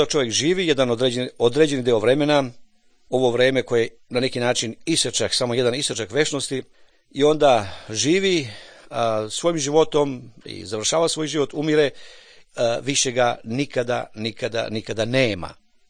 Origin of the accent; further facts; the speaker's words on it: Serbia; now in Vrnjačka Banja, Serbia; dolazim iz Srbije, živim u Vrnjačkoj Banji